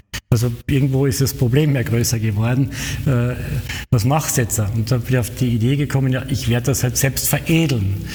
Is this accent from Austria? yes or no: yes; Ruden, Carinthia, Austria; Am Donnerstag am Abend habe ich mein Brieflein in Ruden ins Postkastel geworfen, also in meinem Heimatort.